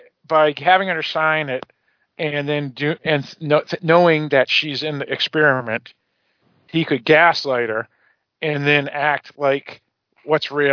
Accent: United States; If you're that well, yeah, I mean, I'm American, you know.

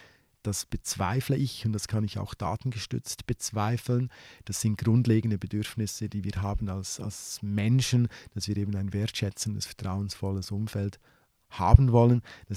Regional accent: Solothurn, Switzerland; Solothurn als schönste Barockstadt der Schweiz, meine Heimatstadt.

